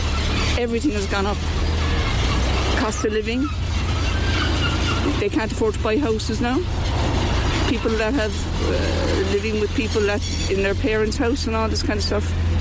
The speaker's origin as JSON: {"language": "English", "town": "Cork", "region": "County Cork", "country": "Ireland", "said": "I'm from originally from Turner's Grass."}